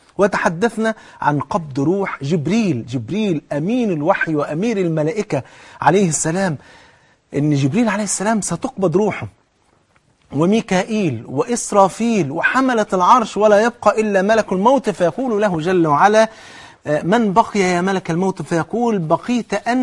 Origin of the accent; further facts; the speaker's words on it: Egypt; عجب الذنب اللي هي بيسموها عندنا في مصر العصعص